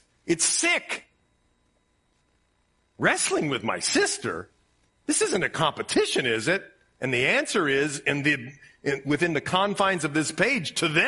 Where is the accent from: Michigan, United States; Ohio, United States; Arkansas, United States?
Ohio, United States; Reminds me of being a kid in Ohio. We used to go look for mushrooms out in the woods. And people around my hometown would kill for those things if you found them, right?